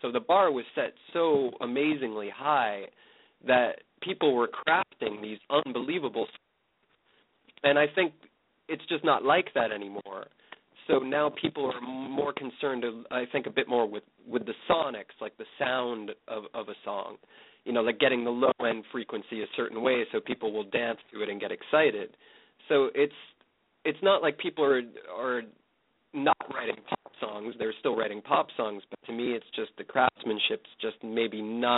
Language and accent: English; Auburn, Massachusetts, United States; also born or lived in East Longmeadow; I grew up in East Longmeadow, or actually lived there until I was 5, and then moved to, to Auburn.